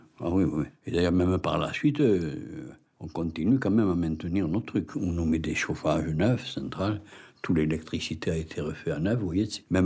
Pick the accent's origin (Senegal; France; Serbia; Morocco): France; Toulouse, Occitanie; born there; né le 26 mars 1931 à Toulouse. Oui, moi j'ai 91 ans et Alice en a 92. Je suis né à Toulouse, au Port Saint-Sauveur.